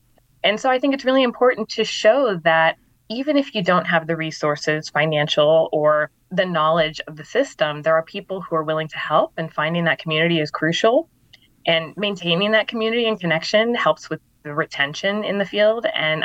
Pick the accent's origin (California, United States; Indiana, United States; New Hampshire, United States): California, United States; Santa Rosa; So I am originally from Santa Rosa, California, which is about 60 miles west of here.